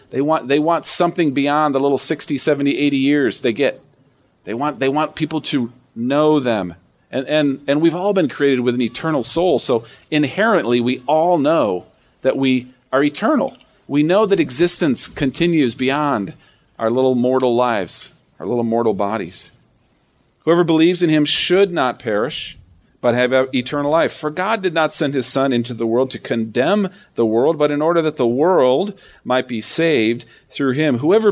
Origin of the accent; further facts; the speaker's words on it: Rockford, Illinois, United States; I grew up in Rockford, so I'm a loyal Bears fan.